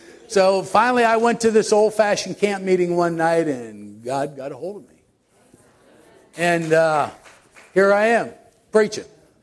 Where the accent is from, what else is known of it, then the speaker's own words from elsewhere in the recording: Somerset, Pennsylvania, United States; Okay, I'm from Somerset. I'm a hillbilly. You guys are city slickers down there.